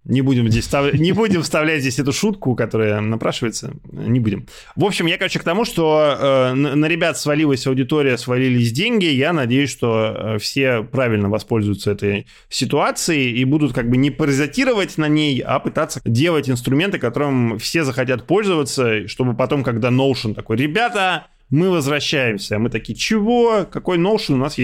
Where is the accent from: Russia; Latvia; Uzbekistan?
Russia; ребята из Украины, я из России